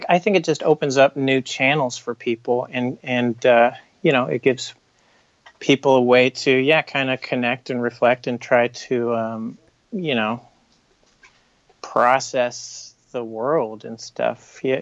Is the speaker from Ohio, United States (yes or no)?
yes; Ohio, United States; Yeah, I'm from Ohio originally. I went to like a small liberal arts college in Ohio